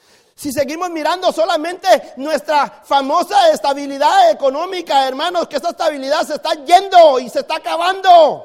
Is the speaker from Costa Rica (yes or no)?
yes; Costa Rica; now in United States; ¿Dónde hay semilleros de gente que quiera servir a Dios y ganar almas en mi país? Hermanos, estamos en una batalla hasta interna por servir en nuestro propio país.